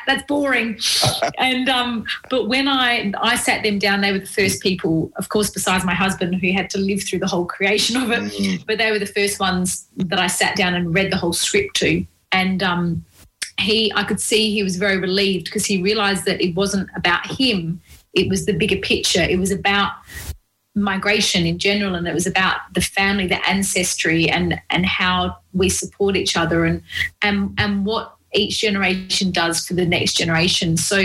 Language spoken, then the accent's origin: English; Melbourne, Victoria, Australia; I'm from Melbourne, so my poor husband's still over there